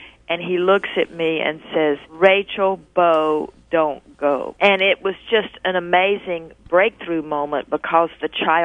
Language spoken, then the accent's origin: English; the South, United States; accent: Southern; You can obviously tell I'm from the South. I have this South in the mouth.